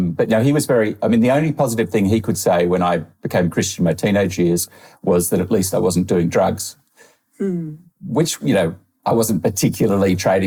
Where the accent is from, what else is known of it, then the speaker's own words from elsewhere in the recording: Sydney, New South Wales, Australia; so I was growing up in Sydney, Australia